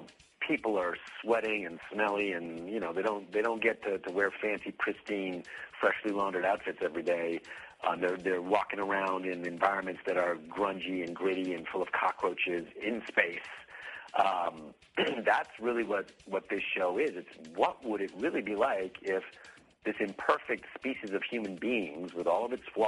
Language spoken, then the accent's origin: English; Canada; born there; I'm born in Canada, so I'm a Canadian-born artist of mixed ethnicity, a little Persian Indian and Lebanese in me.